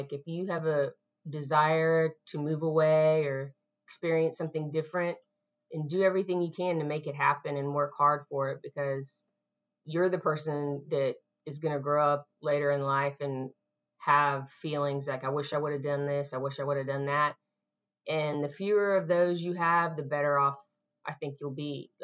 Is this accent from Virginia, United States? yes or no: no; Houston, Texas, United States; moved away as an adult; I wanted to move away from Texas after I graduated. I had a great time in high school. I grew up in Houston, but when it came time for college, I was definitely interested in moving somewhere else